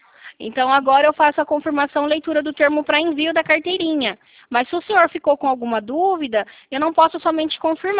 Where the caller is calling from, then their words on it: Belo Horizonte, Minas Gerais, Brazil; Sim, eu estou aqui em Minas Gerais.